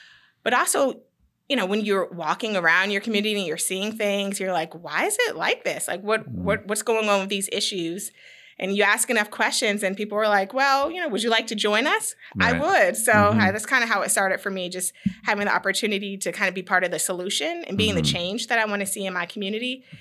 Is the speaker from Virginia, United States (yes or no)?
yes; Richmond, Virginia, United States; now in Charlotte, United States; I'm from Richmond, Virginia.